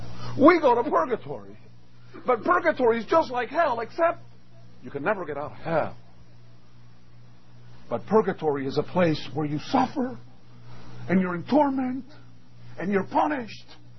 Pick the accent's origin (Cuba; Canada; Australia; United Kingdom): Cuba; now in United States; I came from Cuba after Fidel Castro, and so we came in the early 1960s. Having come to this country, my parents wanted to give us, well, obviously, opportunity in a land where there was freedom and so on.